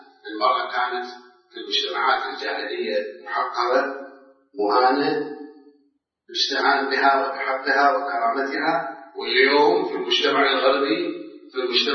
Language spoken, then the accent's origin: Arabic; Iraq; الآن إحنا عندنا في العراق عادات تقاليد خاصة